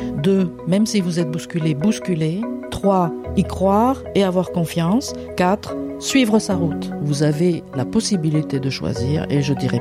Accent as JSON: {"language": "French", "town": "Hyères", "region": "Provence-Alpes-Côte d'Azur", "country": "France", "tie": "born there", "moved": "as an adult", "said": "j'ai 63 ans. Je suis née à Hyères, dans le Var, et je suis en région parisienne depuis une trentaine d'années."}